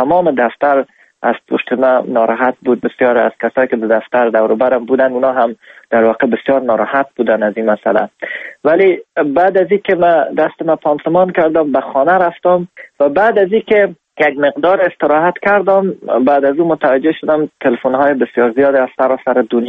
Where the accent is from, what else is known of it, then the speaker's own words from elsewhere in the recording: Afghanistan; خوشحال هستم از اینکه من افغان هستم